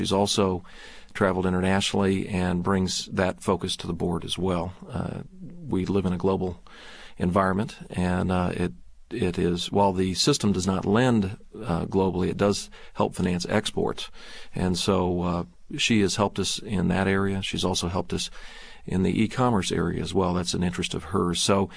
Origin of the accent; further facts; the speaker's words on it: Texas, United States; moved away as an adult; Well, I was born and raised in Texas, and grew up and there, and went to the University of Texas in the LBJ School of Public Affairs.